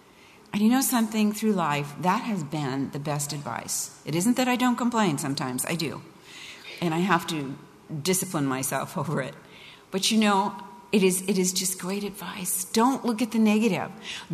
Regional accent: Pasadena, California, United States; And so they sent me 3,000 miles away. We grew up in Pasadena.

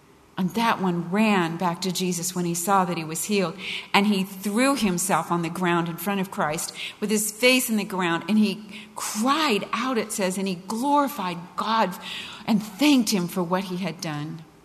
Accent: Pasadena, California, United States; And so they sent me 3,000 miles away. We grew up in Pasadena.

